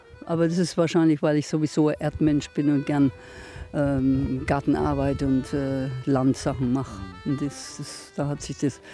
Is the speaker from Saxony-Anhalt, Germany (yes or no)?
no; Würzburg, Bavaria, Germany; now in Australia; Vom nördlichen Bayern bin ich. Ich komme aus Würzburger Gegend, also es ist Weinland wirklich und hat eigentlich mit Carpen nichts zu tun.